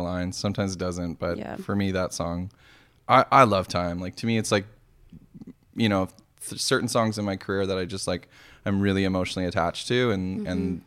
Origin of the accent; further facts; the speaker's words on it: Guelph, Ontario, Canada; I grew up in Guelph